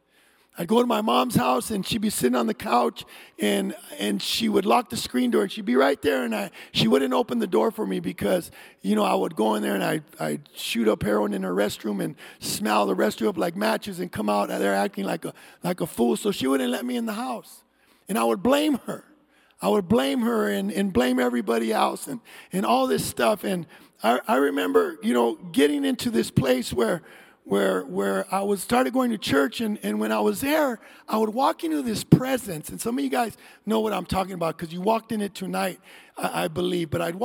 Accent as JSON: {"language": "English", "town": "Santa Ana", "region": "California", "country": "United States", "said": "the judge sends me to this home for a year in Ontario, California. I'm from Santa Ana."}